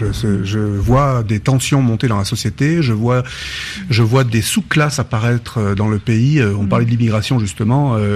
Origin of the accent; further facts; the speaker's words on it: France; moi ce qui me choque en tant que Français de tradition catholique, pas de religion, mais de tradition catholique